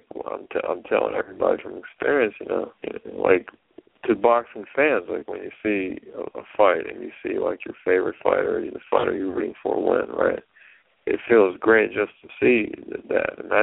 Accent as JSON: {"language": "English", "country": "United States", "said": "I'm an American, red, white, and blue."}